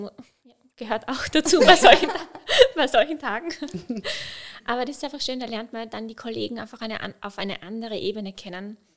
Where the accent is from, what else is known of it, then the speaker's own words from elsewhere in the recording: Graz, Styria, Austria; wo ich in meiner Heimatstadt in Graz in der Seifenfabrik